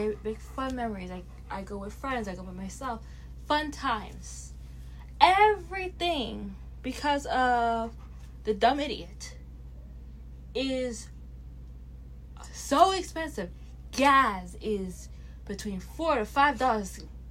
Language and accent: English; Canada; me as a Canadian